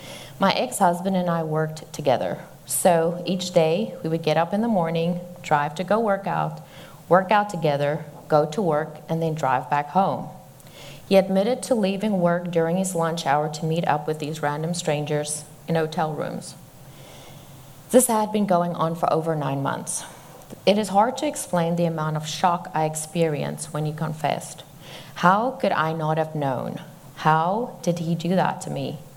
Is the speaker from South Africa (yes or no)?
yes; South Africa; born there